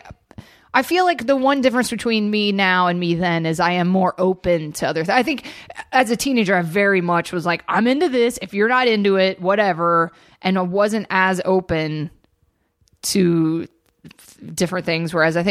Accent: the South, United States; And then I grew up in the South, and both of my parents are, I mean, I come from generations of Southerners, so I grew up on country music.

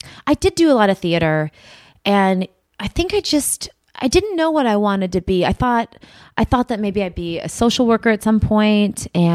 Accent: New York, United States; I'm a New Yorker.

